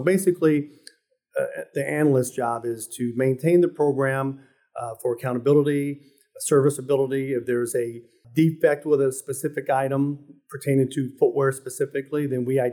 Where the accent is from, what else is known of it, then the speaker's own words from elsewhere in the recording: California, United States; I'm from California, okay. Southern California. So I lived in San Diego, Orange County, that area of California until I was in hig